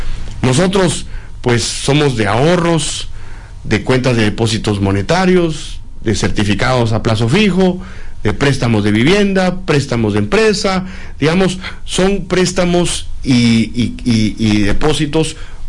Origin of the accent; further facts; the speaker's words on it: Guatemala; que obviamente como guatemaltecos sufrimos, vivimos y vemos